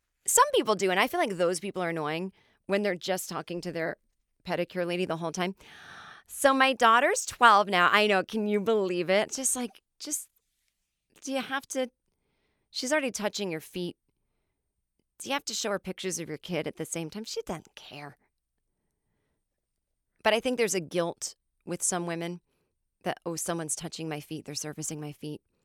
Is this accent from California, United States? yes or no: yes; Los Angeles, California, United States; Now, when I go to said nail salons in my hometown of LA, and even I have regular places in New York, not to brag, I say hello.